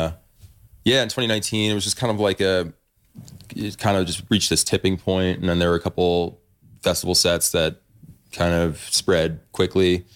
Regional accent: Northeast, United States; It was just the language that growing up in the Northeast, jam band shows, that was the cool thing to do.

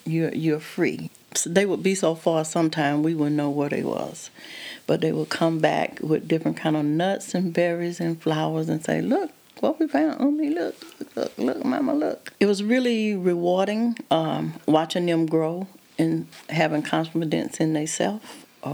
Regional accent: Cuba, Alabama, United States; from Cuba, Alabama. I was born here.

